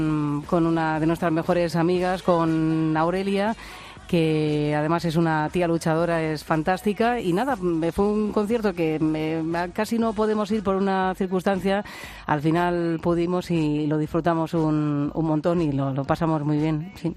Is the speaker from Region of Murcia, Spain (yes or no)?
yes; Region of Murcia, Spain; porque yo soy una murciana un poco atípica, me encanta mi tierra. Por supuesto, voy a ir a Murcia y demás